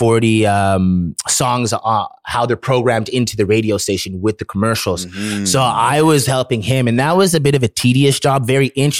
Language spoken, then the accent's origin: English; Ottawa, Ontario, Canada; now in Toronto, Canada; I grew up in Ottawa from a young child, I believe, or I know. And then I came down to Toronto for school for 3.5 years.